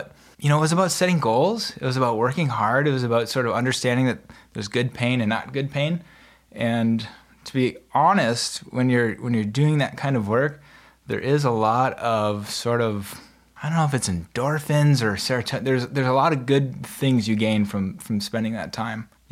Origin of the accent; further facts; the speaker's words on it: Wisconsin, United States; now in Alaska, United States; Yes, I grew up in Wisconsin, in what I always thought was like this little woodsy town with farms nearby.